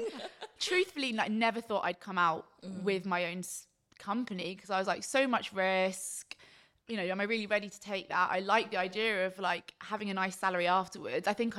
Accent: Brixton, London, United Kingdom; I'm from South London.

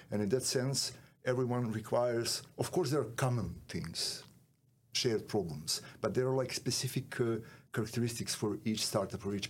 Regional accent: Serbia; moved away as an adult; now in Netherlands; I'm originally from Serbia. I moved to the Netherlands 2018.

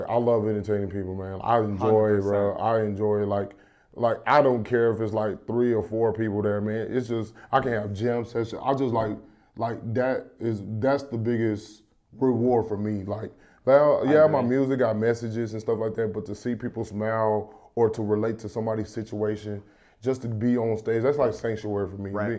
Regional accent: Oklahoma City, Oklahoma, United States; Well, originally, man, like I said, I'm from Oklahoma City, Oklahoma. I started doing music, man, when I was 14 years old.

